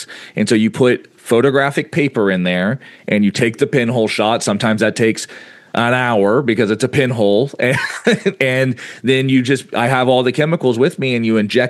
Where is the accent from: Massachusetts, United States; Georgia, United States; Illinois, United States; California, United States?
Georgia, United States; So again, I'm from South Georgia and I go up all the time.